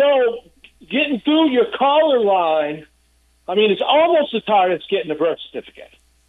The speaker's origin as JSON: {"language": "English", "town": "El Toro", "region": "California", "country": "United States", "tie": "born there", "said": "I was born in El Toro Marine Corps base."}